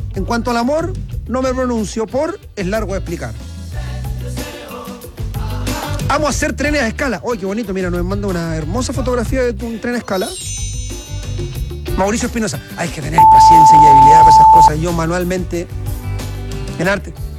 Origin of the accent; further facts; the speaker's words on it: Paine, Santiago Metropolitan, Chile; Mire, yo soy de allá, de Paine.